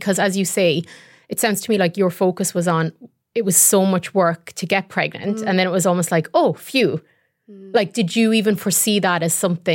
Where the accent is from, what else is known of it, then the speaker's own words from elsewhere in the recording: Ireland; our experience of growing up in Ireland and that sort of Catholic shame and how do you think that impacted us as we became mothers?